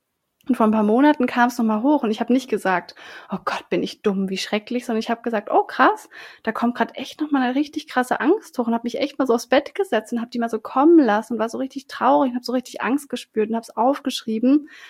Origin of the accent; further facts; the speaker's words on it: Southern Germany, Germany; ich bin in Süddeutschland auf dem Dorf aufgewachsen